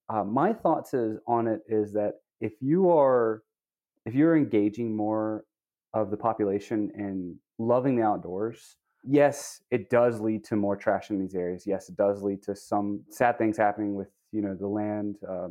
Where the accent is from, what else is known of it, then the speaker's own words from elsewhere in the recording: Birmingham, Alabama, United States; I'm a Alabama native. I grew up in Birmingham.